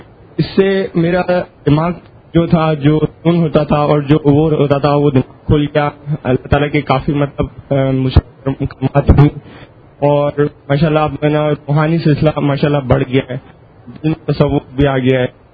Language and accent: Urdu; Karachi, Sindh, Pakistan; now in Faisalabad, Pakistan; اور میں فیصل آباد بیسک میں کراتی سے ہوں، ایک سال فیصل آباد میں ہوں۔